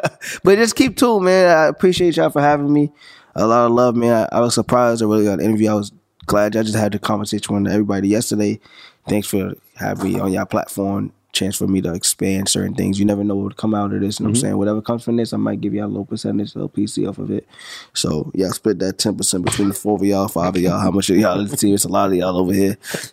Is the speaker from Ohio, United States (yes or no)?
no; St. Albans, New York, United States; I'm from St. Albans, you know what I'm saying?